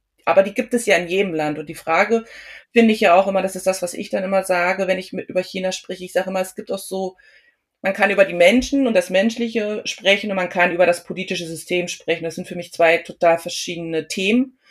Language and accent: German; Germany; also mein Mann und ich, wir sind beide Deutsche.